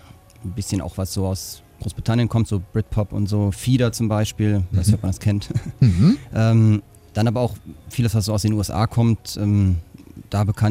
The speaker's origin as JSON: {"language": "German", "town": "Cologne", "region": "North Rhine-Westphalia", "country": "Germany", "said": "Ich bin Kölsche Jung."}